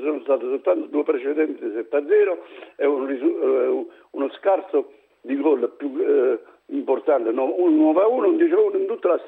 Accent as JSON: {"language": "Italian", "town": "Larino", "region": "Molise", "country": "Italy", "tie": "born or raised there", "said": "Larino, che è il mio paese."}